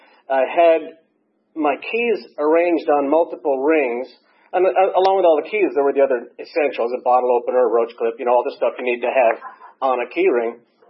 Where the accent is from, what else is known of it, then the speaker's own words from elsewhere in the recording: New York, United States; also born or lived in Boston; I was born in Boston. I was raised in upstate New York and northern New York.